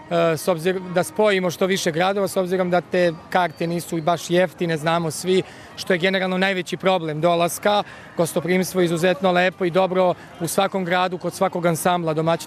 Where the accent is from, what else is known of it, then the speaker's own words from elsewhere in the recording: Serbia; ali je veliki problem ovde za razliku od dolaska naših odavde kod nas u Srbiju, to slobodno vreme napraviti